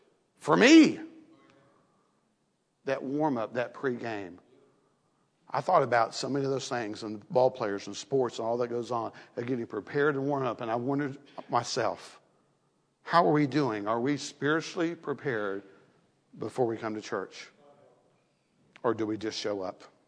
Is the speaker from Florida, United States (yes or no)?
yes; Florida, United States; You know, I grew up in Florida. We played ball.